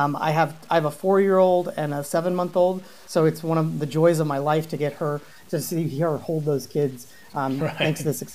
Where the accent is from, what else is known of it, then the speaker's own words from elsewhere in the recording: Cincinnati, Ohio, United States; born there; moved away as an adult; I was born in Cincinnati, Ohio, moved out to the Valley during the first dot-com bubble transformation